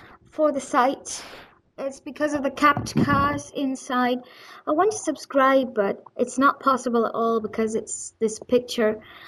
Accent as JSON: {"language": "English", "country": "Ireland", "said": "I'm an Irish musician, I play the flute and I play the tin whistle. I also could play the accordion and a bit of the bagpipes."}